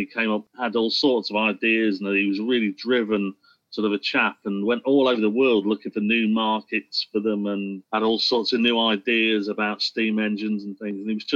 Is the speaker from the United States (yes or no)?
no; Lincoln, East Midlands, United Kingdom; You know, growing up in Lincoln, I knew about the story of the tanks being created in Lincoln